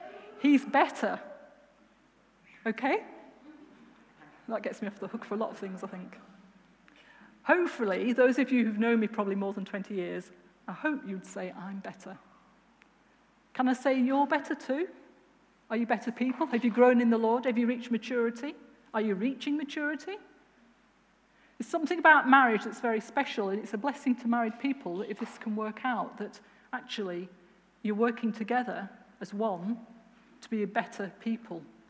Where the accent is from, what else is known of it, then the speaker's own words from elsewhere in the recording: Scotland, United Kingdom; so that means the kids can stay in the Scottish education system, we came from Scotland.